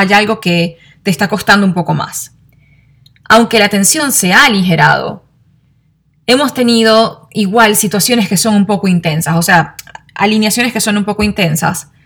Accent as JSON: {"language": "Spanish", "town": "Maracaibo", "region": "Zulia", "country": "Venezuela", "said": "yo soy de Maracaibo, Venezuela, en mi ciudad hablamos golpeado, subimos la voz, pero no es que somos malos ni que estamos peleando"}